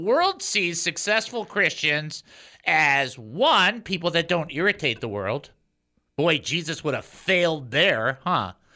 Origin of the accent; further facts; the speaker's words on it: Detroit, Michigan, United States; If I was mean, I would just talk about the Lions all day since I'm from Detroit